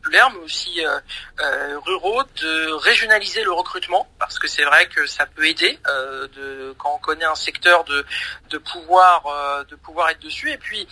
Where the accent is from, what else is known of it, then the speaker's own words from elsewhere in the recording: La Courneuve, Île-de-France, France; je suis un enfant qui a grandi en Seine-Saint-Denis, à La Courneuve.